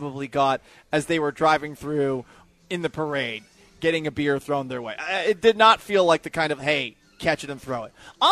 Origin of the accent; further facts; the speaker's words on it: Massachusetts, United States; I grew up in Massachusetts, and I regularly remember Manny Ramirez's name being confused, calling Manny Ortiz.